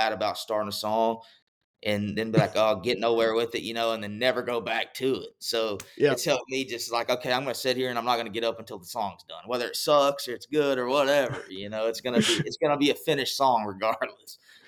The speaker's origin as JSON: {"language": "English", "region": "Oklahoma", "country": "United States", "tie": "born or raised there", "said": "I grew up in Oklahoma, lived in Oklahoma my whole life, and that was my first ever Calf Fry"}